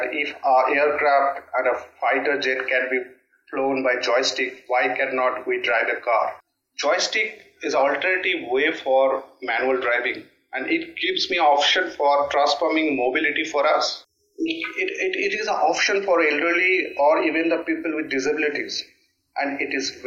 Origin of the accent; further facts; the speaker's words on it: Kolkata, West Bengal, India; I came in touch with my friend in my hometown in Calcutta